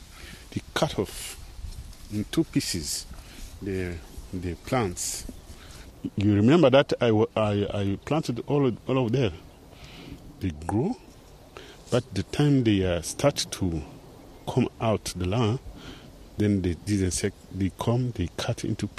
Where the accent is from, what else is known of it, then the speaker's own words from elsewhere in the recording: Rwanda; now in Germany; I come from Rwanda.